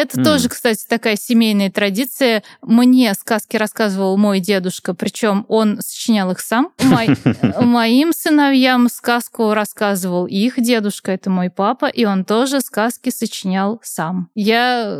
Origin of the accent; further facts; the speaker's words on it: Nizhny Novgorod, Nizhny Novgorod Oblast, Russia; я сама из Нижнего Новгорода